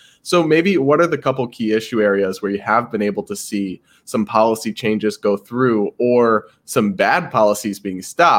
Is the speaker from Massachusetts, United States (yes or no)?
yes; Massachusetts, United States; also born or lived in Rhode Island; And also I'm from New England. So to see that happening in my neck of the woods is like the total opposite of the direction of my home states of Massachusetts and Rhode Island.